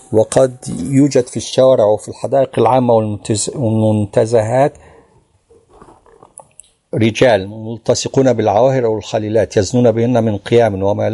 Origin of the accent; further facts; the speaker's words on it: Morocco; بل قد شوهد تعاطي الزنا عندنا بالمغرب